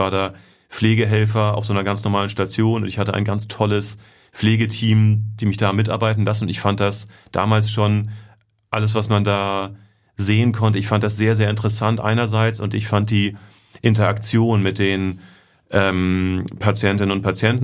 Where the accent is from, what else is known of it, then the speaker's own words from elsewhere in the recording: Hamburg, Germany; Das ist ja meine Heimatstadt und es ist natürlich toll, nach Hause zu kommen.